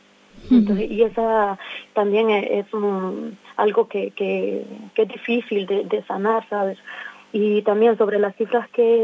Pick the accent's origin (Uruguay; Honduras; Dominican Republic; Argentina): Honduras; Caravanas y caravanas de mi pueblo huyendo. Mi pueblo está caminando por vivir, huyendo de todo lo que está viviendo en Honduras.